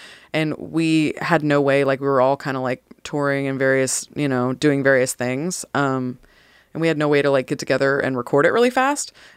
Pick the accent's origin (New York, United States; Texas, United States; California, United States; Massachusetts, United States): California, United States; San Francisco Bay Area; now in Tennessee, United States; I'm from the San Francisco Bay Area, so sometimes I forget that I live in Tennessee now.